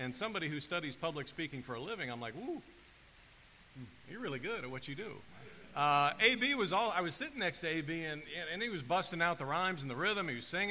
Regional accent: Ohio, United States; now in Tallahassee, United States; And here I was, I had moved here to Tallahassee back in 2000, and I grew up in Ohio.

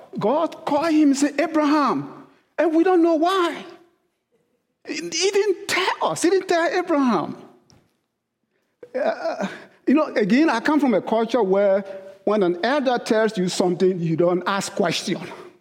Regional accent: Biakra, Liberia; I come from that same culture. I come from Liberia in a small town called Biakra. Biakra is a small town.

